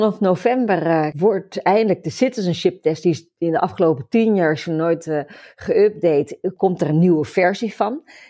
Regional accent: Netherlands; now in Australia; wel hele waardevolle acties komen of waardevolle informatie komt over belangrijke dingen die ons als Nederlanders hier in Australië ook aangaan.

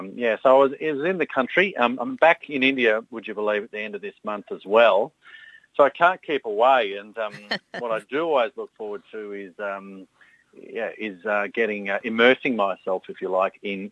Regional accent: Brisbane, Queensland, Australia; So I'm kind of glad that this year it's up here in my hometown in Brisbane

